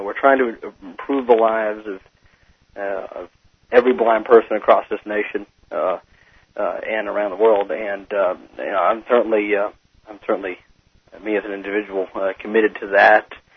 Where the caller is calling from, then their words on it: Tallahassee, Florida, United States; I am calling from Tallahassee, Florida. I'm a student at Florida State University.